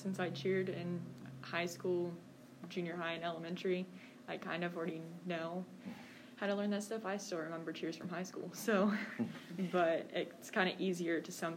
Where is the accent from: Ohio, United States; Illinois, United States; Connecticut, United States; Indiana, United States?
Indiana, United States; Oakland City; I'm from Oakland City, and I've lived here all my life.